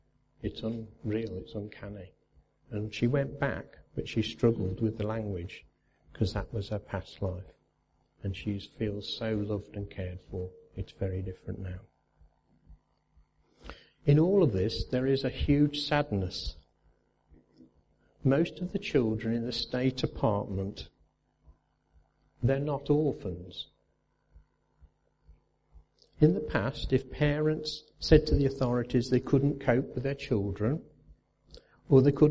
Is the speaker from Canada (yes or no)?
no; United Kingdom; and we just do, as good British people, lots of hand gestures and pointing